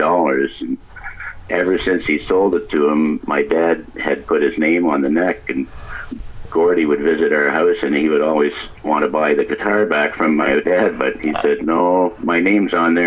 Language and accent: English; Wingham, Ontario, Canada; I grew up in Wingham. Our family was from Wingham.